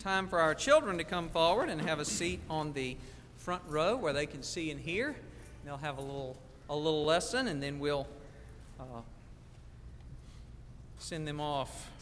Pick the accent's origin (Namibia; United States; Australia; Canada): United States; Georgia; How many people say pecan? Only me? I'm from South Georgia. Okay, I guess that's the only way we say it.